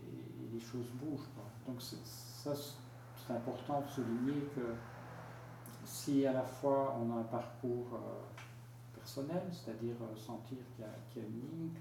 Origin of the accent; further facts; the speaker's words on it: Liège, Wallonia, Belgium; now in Brussels, Belgium; Donc je venais de Liège à Bruxelles suivre des cours.